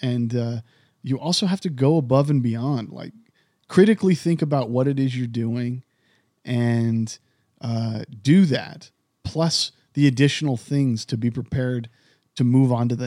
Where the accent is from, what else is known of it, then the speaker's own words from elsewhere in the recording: Idaho, United States; Well, I'm from Idaho, Dan. I grew up there. I wasn't born there, but I grew up there.